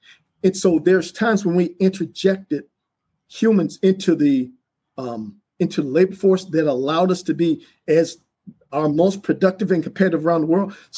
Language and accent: English; Florida, United States; born there; they were first to integrate schools where I was born in Florida.